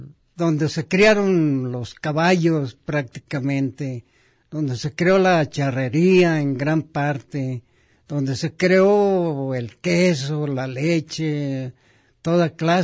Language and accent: Spanish; Lagos de Moreno, Jalisco, Mexico; de los alrededores de mi tierra, de toda la región, me di cuenta realmente lo que vale Lagos de Moreno